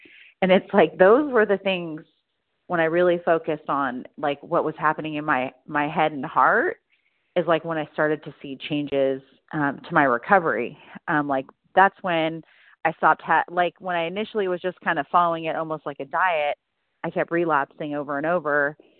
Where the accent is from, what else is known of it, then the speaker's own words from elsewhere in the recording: Oregon, United States; I'm from Oregon.